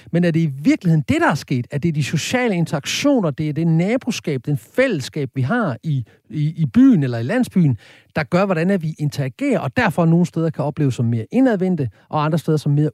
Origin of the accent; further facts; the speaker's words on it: Horsens, Central Denmark Region, Denmark; Jamen jeg er jo fra Horsens, så derfor er jeg sådan lidt ligesom sådan her.